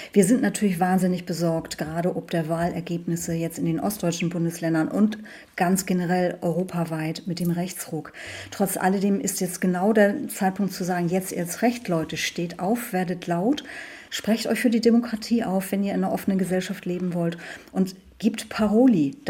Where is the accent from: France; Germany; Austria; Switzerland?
Germany; Hamburg; wir sind ja beide Großstädter, wir sind gebürtige Hamburger und haben ganz bewusst gesagt, Mitte 40, wir möchten was ganz anderes machen.